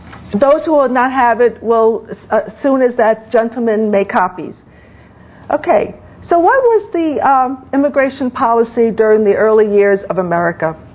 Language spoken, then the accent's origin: English; China; English is a second language; So I came from China, and I learned English as a second language, okay? Now, I came from China because my father was a U.S. citizen